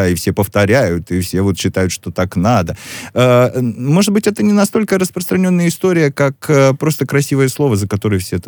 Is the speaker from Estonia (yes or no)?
no; Ukraine; Я не знаю, я украинец, про нас говорят, что мы очень хитрые.